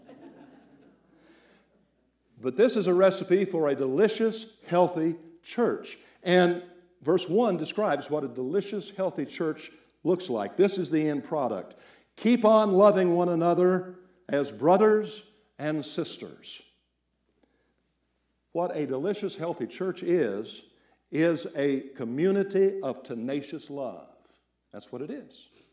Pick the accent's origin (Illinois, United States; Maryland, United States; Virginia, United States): Virginia, United States; But I'm not from the Southwest. I think they must be big in the Southwest. Back in Virginia, we didn't have buttermilk pies.